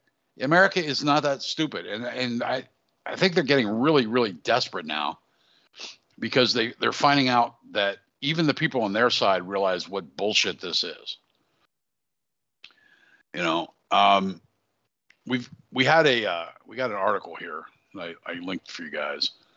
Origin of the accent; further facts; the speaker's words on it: Pennsylvania, United States; Now, I am from Pennsylvania, so I can speak to Pennsylvania a little bit.